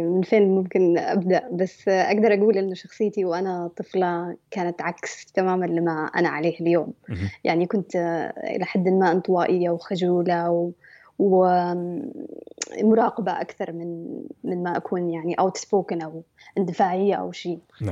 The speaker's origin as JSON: {"language": "Arabic", "town": "Sanaa", "region": "Amanat Al Asimah", "country": "Yemen", "tie": "born or raised there", "said": "تربينا في صنعاء في اليمن، يعني نعتبر من طبقة مش حتى وسطى، وإنما يعني أقل من الطبقة الوسطى، بس مع الوقت يعني بسبب الشغل والدراسة والتعب يعني أعتبر نفسي اليوم من الطبقة الوسطى في اليمن."}